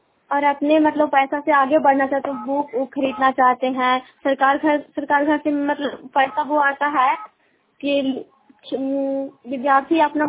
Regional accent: Hilsa, Bihar, India; और मैं हिलसा पूना की निवासी हूँ, जिला नालंदा।

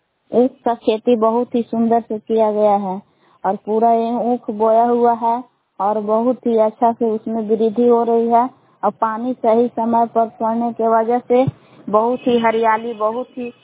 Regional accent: Belaon, Bihar, India; ग्राम बेलाव जिला कैमूर भभुआ के निवासी हूँ।

